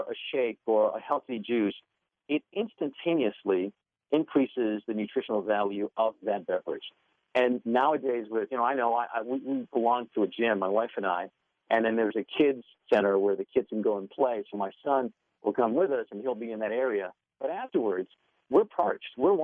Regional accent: New York City, New York, United States; You know, even in the urban cities, I grew up in New York City, and I got to tell you, back then, small gardens, urban gardens weren't a big thing, but I know they are now.

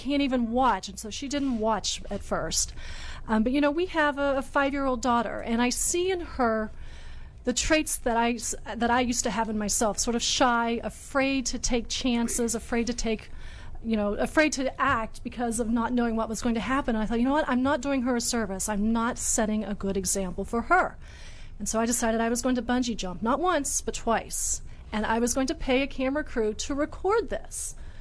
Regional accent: West Virginia, United States; But one would think that growing up in West Virginia that I would be an outdoor person

